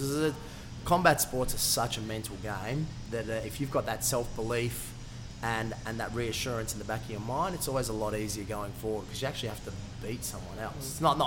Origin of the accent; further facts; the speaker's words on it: Australia; and I'm just a part-timer from Australia